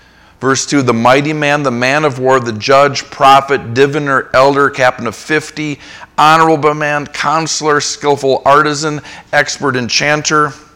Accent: Ireland; Had someone in my old church who called me … because I'm Irish

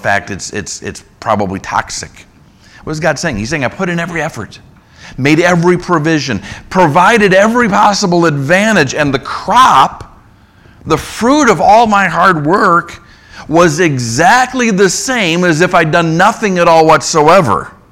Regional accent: Minnesota, United States; Growing up in Minnesota, we would go out and hunt wild blueberries, wild raspberries.

